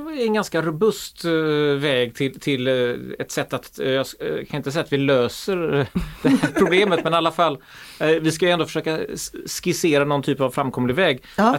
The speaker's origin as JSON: {"language": "Swedish", "town": "Gothenburg", "region": "Västra Götaland County", "country": "Sweden", "said": "Vi är göteborgare."}